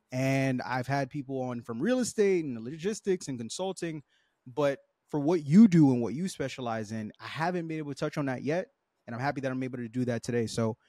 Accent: Haiti; Yeah, of course. I'm Haitian.

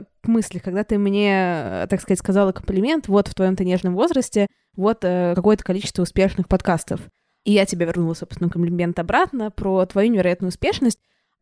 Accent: Saint Petersburg, Russia; Я из Питера. Я просто прожила год в Москве

